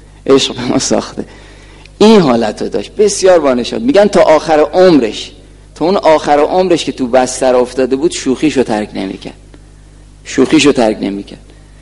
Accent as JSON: {"language": "Persian", "town": "Bahar", "region": "Hamadan", "country": "Iran", "tie": "born or raised there", "said": "اطراف همدان هستم. گفت اهل بهار هستی؟ بهار همدان. گفت اهل بهاری؟ گفتم بله اهل بهار هستم."}